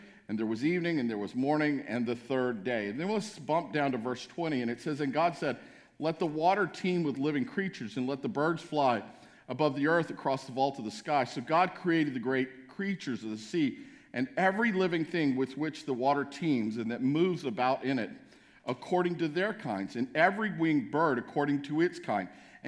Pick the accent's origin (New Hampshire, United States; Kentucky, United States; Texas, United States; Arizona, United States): Texas, United States; El Paso; Growing up in El Paso, we would have called that a mutt